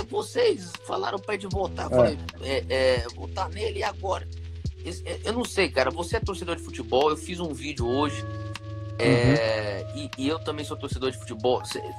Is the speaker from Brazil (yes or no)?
yes; Brazil; enquanto eu sou brasileiro, pra mim eu tô sentindo que assim, não é possível